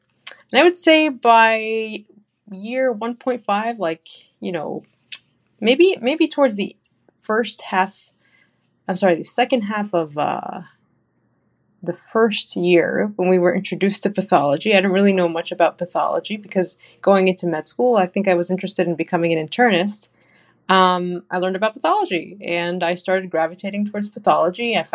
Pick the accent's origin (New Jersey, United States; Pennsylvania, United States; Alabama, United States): New Jersey, United States; I'm originally from New Jersey